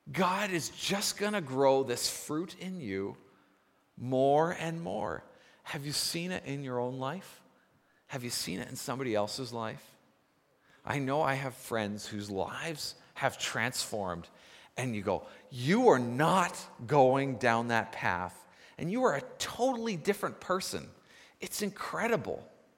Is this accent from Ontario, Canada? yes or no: no; Nanaimo, British Columbia, Canada; I grew up in Nanaimo